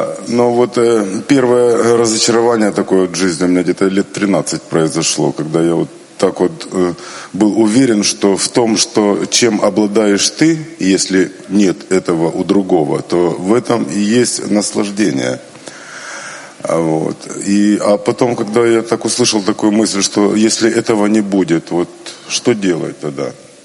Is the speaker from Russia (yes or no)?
no; Melitopol, Zaporizhzhia Oblast, Ukraine; из Мелитополя.